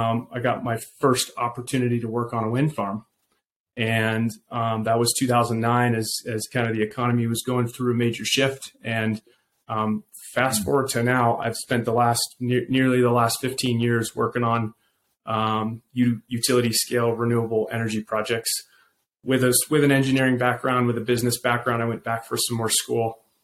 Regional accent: Durango, Colorado, United States; So Regan, as you mentioned, born and raised in Durango. I was a child and a product of the 80s.

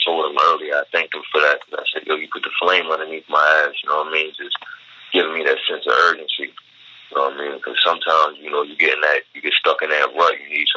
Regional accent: Baltimore, Maryland, United States; I'm from Baltimore, bro.

